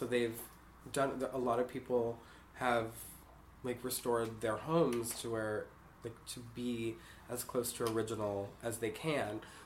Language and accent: English; Massachusetts, United States; now in New York City, United States; I grew up in Western Massachusetts. Uh-huh. I moved to New York City after living in Salem, Massachusetts, and kind of all over.